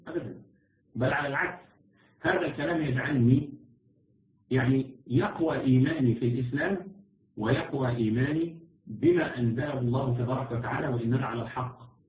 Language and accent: Arabic; Egypt; تعرفين يعني الشبكه عندنا في مصر هنا